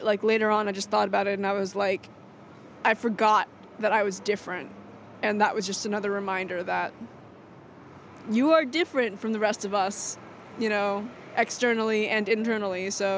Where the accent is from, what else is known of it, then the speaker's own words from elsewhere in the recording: New York City, New York, United States; I'm a New Yorker. Or I'll say I'm Mexican and Dominican, but usually I'll say I'm a New Yorker because that's a pretty all-encompassing term. I go to a private high school in New York City.